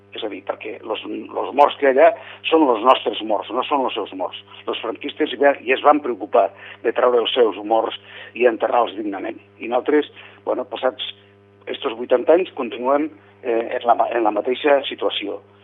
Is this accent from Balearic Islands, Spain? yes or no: no; Flix, Catalonia, Spain; now in Tarragona, Spain; jo, que soc de Flix, pues, estic a Tarragona.